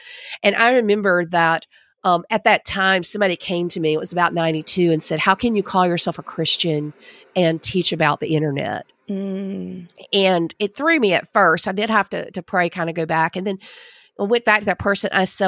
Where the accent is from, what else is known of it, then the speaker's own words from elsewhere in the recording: Camilla, Georgia, United States; my mom was a computer teacher here in my hometown of Camilla, Georgia